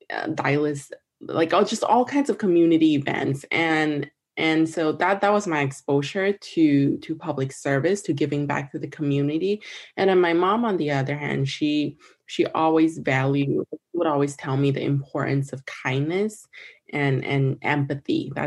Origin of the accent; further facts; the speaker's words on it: Malaysia; first language Mandarin; English is a second language; I spent 15 years there. I don't know how that doesn't include me as a Malaysian. But anyway, I spent 15 years there. And as we all know, you know, especially in Al-Azhar, that I'm in the Chinese community, we don't speak English. And I went to a Chinese school.